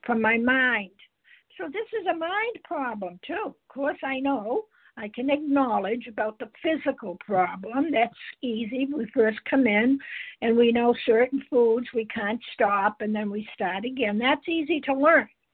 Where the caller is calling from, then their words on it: Massachusetts, United States; I'm calling from Massachusetts